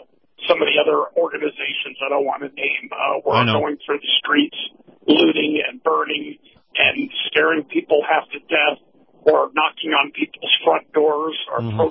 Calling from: Sarasota, Florida, United States; I'm calling from Sarasota, Florida.

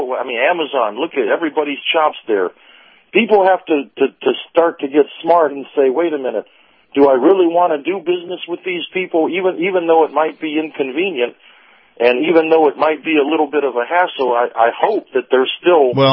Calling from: Clearwater, Florida, United States; Captain, Professor … in Clearwater.

